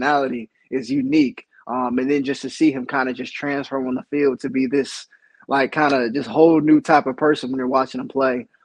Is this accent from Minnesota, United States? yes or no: no; Ohio, United States; because growing up, I'm from Northeast Ohio.